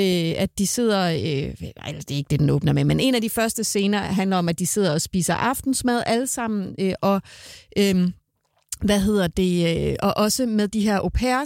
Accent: Jutland, Denmark; now in Hellerup, Denmark; Jeg startede jo med at bo i 2900 Hellerup, da jeg flyttede til fra Jylland i tilbage i 99.

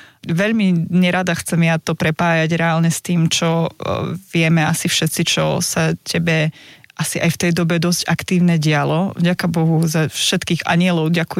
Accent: Prešov, Prešov Region, Slovakia; Tak som z Prešova.

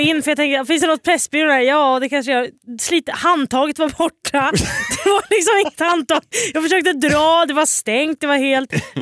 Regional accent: Västerås, Västmanland County, Sweden; Och jag är ändå från Västerås.

